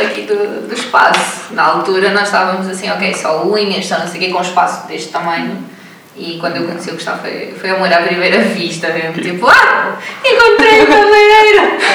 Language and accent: Portuguese; Mozambique; moved away as an adult; now in Portugal; sou a fundadora do projeto do Silent Beauty Bar, sou de Moçambique, estou em Portugal desde 2014, setembro de 2014. Mas nasci e vivi em Moçambique toda a minha vida.